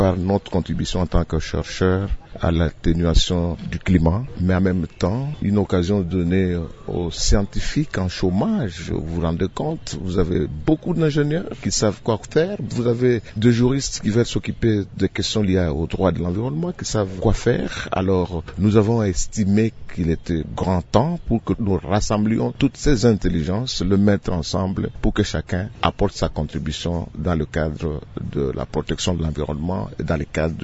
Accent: DR Congo

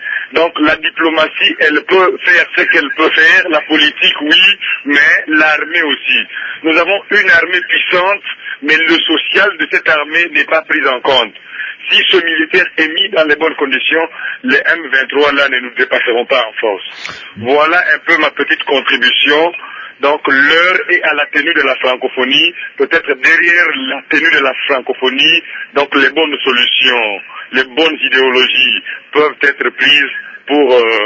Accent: DR Congo; Parce que tous nous sommes Congolais

